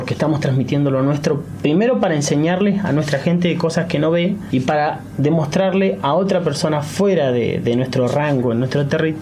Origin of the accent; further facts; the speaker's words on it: Zapala, Neuquén, Argentina; una producción de acá, de Zapala, digo yo de Zapala, pues lo defiendo conmigo, pues soy nativo de acá